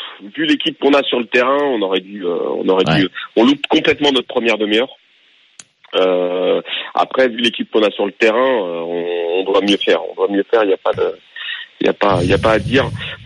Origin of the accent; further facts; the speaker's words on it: Lannion, Brittany, France; now in Paris, France; Paris, mais originaire de Lannion.